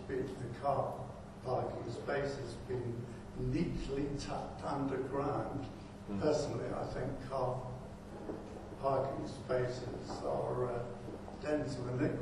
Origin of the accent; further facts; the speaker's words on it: Wandsworth, London, United Kingdom; I come from Wandsworth